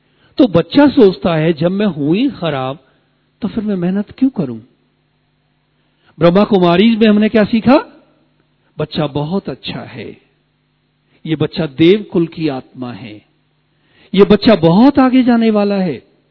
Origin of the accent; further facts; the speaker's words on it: Uttar Pradesh, India; मेरा जन्म मथुरा के पास गांव में हुआ